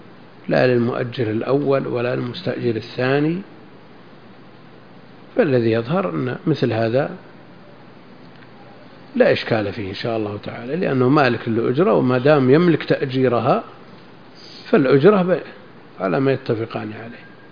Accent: Riyadh Province, Saudi Arabia; المقصود أن مثل هذا كان موجود عندنا في نجد وكثير

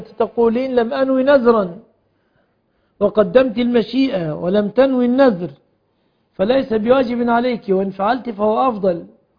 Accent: Egypt

